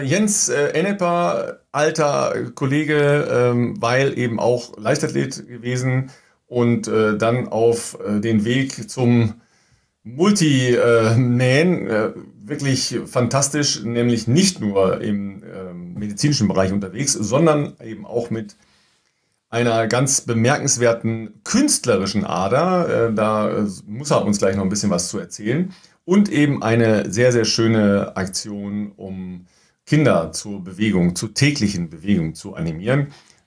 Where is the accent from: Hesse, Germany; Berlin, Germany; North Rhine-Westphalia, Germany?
North Rhine-Westphalia, Germany